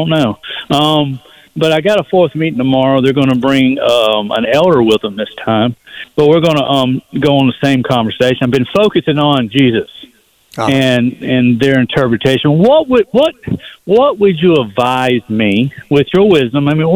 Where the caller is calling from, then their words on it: North Carolina, United States; Hey, I'm calling from North Carolina.